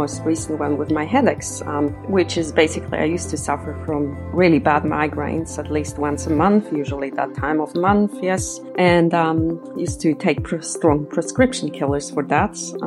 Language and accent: English; Switzerland; I'm originally from Switzerland, which is a country that's very big on homeopathy.